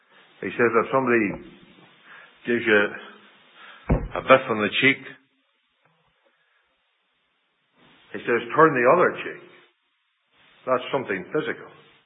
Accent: Ireland; if a man hit me, and I lost a tooth, I wouldn't want, being human, and being Irish, I wouldn't want to take a tooth out of him.

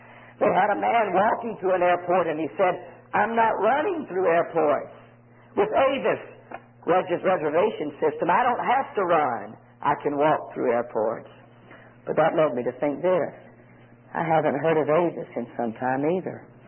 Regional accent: Southern United States, United States; born there; I was born November 25th. And I thought, well, I wonder if it was a frosty morn when I was born in Dixie

